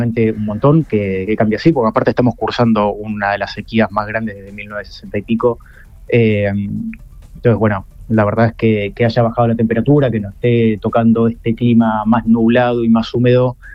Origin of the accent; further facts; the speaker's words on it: El Bolsón, Río Negro, Argentina; Nosotros somos de Río Negro, de la localidad del Bolsón